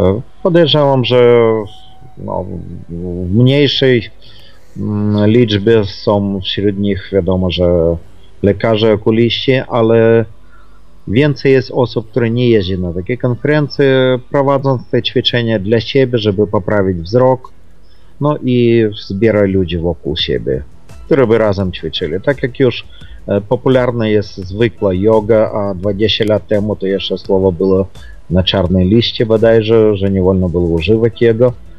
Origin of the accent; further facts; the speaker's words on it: Ukraine; Pochodzę z Ukrainy.